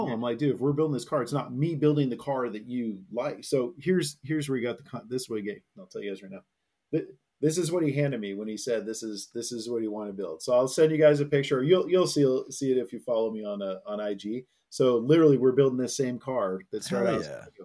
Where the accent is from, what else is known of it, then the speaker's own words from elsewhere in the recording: California, United States; And, you know, growing up in NorCal, of course, we had Sears Point, Laguna Raceway